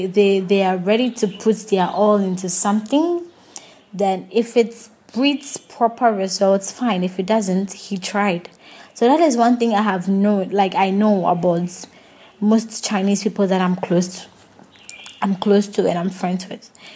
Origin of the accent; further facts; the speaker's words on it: Ghana; I'm a Ghanaian and I love it.